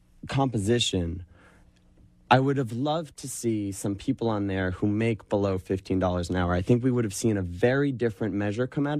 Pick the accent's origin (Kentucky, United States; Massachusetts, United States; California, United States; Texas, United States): Massachusetts, United States; Boston; I come from Boston, and in Boston we have a tip credit.